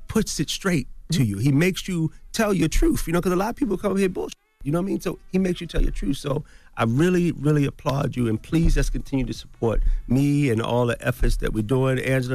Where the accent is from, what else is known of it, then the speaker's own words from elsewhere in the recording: Baltimore, Maryland, United States; And you know, everybody knows my story, but I'm from Baltimore.